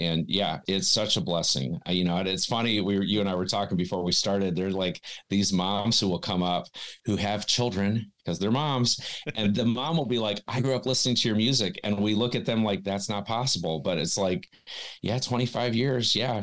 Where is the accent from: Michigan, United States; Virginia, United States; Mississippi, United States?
Michigan, United States; Detroit; But I'm from Michigan, grew up in Congo, and my dad was born out there.